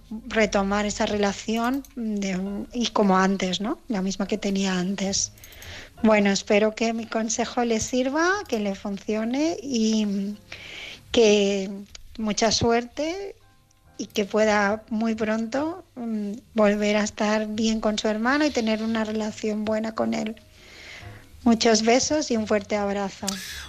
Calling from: Barcelona, Catalonia, Spain; de Barcelona

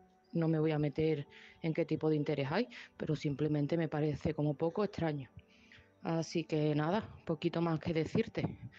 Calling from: Seville, Andalusia, Spain; de Sevilla

